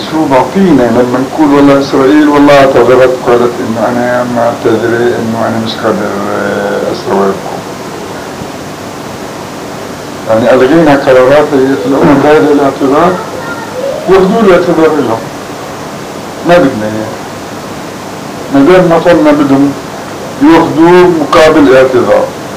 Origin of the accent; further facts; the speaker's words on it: Palestine; ليش ما نحن يعني كفلسطينيين ما نأخذ حقنا؟